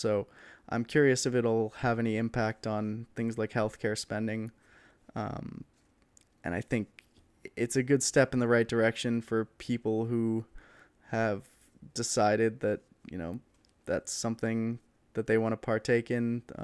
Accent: California, United States; especially, you know, I'm from California, I'm in LA right now

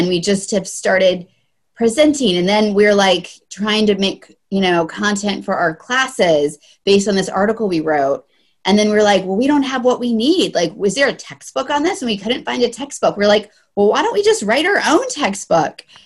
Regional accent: Virginia, United States; I'm from Virginia. Jen's from Wisconsin. Peg is from Connecticut.

